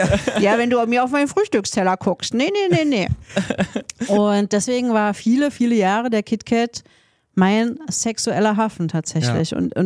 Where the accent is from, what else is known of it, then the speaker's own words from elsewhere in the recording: East Germany, Germany; Also ich komme halt aus dem Osten. Ich bin halt in dem Alter, wo man irgendwie kein Englisch im Osten gelernt hat.